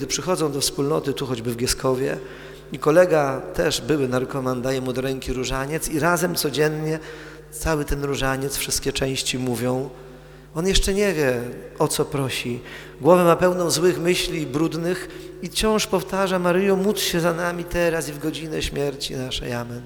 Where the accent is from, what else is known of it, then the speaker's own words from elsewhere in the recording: southern Poland, Poland; Wspominam czasem moje rodzinne miasto na południu Polski